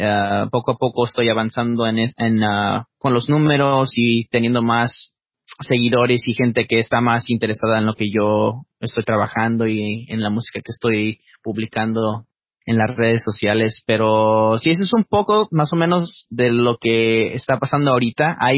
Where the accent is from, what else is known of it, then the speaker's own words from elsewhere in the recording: Mexico; born there; como mexicano con ciudadanía estadounidense. Y lo digo así porque yo viví momentos muy, muy importantes en mi vida allá en México. Entonces, tengo un amor eterno a mi país natal.